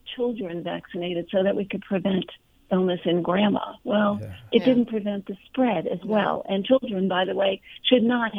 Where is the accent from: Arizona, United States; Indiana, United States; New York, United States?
New York, United States; Staten Island; And I come from Staten Island. It's where I began my investigative reporting career.